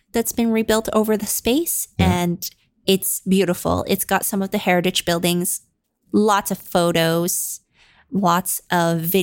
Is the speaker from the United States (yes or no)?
no; Hong Kong; I was born in Hong Kong. I was raised partly in Hong Kong. I grew up with all the classist, racist, like internalized racism that Hong Kongers have.